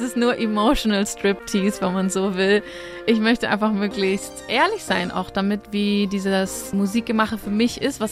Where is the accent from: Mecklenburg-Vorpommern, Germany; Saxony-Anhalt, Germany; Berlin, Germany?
Mecklenburg-Vorpommern, Germany; Ich komme eigentlich aus Mecklenburg, aus einer Kleinstadt und habe da meine Anfangsmusikausbildung genossen